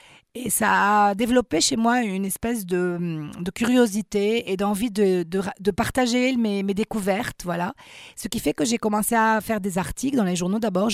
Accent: Beirut, Beirut Governorate, Lebanon; moi, je ne suis pas d'origine libanaise, comme beaucoup de Libanais. Et je suis née à Beyrouth et la guerre a commencé, j'étais enfant. Je n'ai jamais quitté mon pays, mais le fait de ne pas avoir de racines libanaises

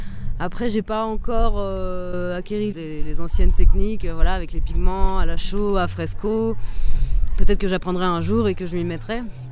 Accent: Nantes, Pays de la Loire, France; now in Pont-en-Royans, France; Moi, je suis nantaise à la base. Ça fait que un an que j'habite à Pont-en-Royans.

